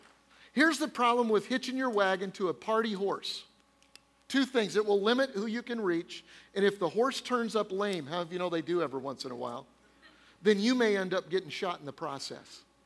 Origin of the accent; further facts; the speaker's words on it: Denver, Colorado, United States; I brought a friend of mine that I grew up with back in Denver, Colorado